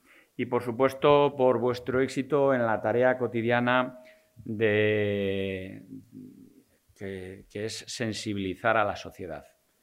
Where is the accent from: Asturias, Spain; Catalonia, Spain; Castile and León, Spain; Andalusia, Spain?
Castile and León, Spain; Salamanca; soy salmantino